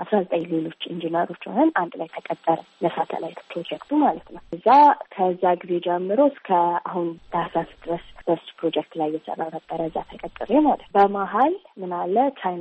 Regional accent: Addis Ababa, Ethiopia; እኔ አዲስ አበባ ነው ተወልጄ ያደኩት።

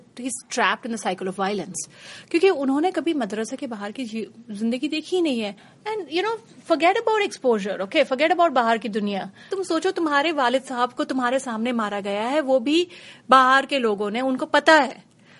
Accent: Mumbai, Maharashtra, India; मैं मुंबई से हूँ, मैं इंडियन हूँ।

